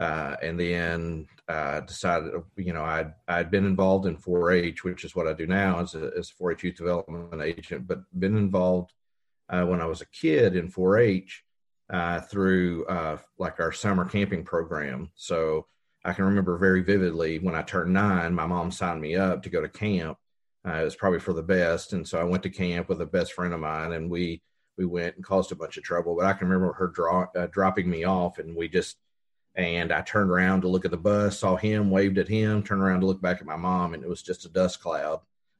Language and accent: English; Frankfort, Kentucky, United States; So I grew up in Frankfort, Kentucky, lived in the county the first part of my life, and then moved into town after that.